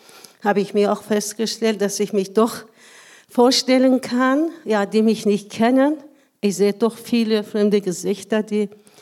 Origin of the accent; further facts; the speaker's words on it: Iran; German is a second language; Ich komme aus dem Iran.